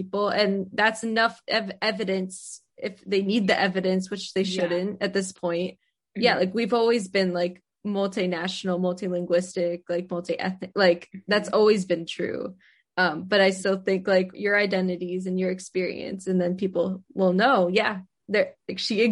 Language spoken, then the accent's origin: English; New York, United States; It just so happens that I didn't grow up there. I grew up like at the northern tip of Rockland